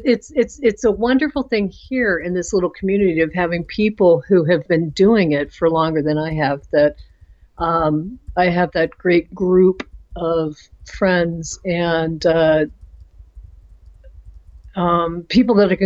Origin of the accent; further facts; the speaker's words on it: Midwest, United States; I was raised in the Midwest, and my mother had a huge garden, and we lived off of it.